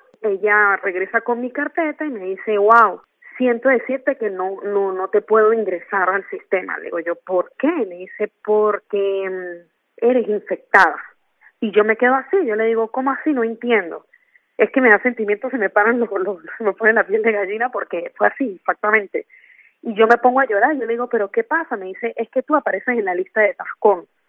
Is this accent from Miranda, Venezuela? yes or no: no; San Cristóbal, Táchira, Venezuela; la zona educativa de San Cristóbal, de donde yo soy, nacida de los Andes venezolanos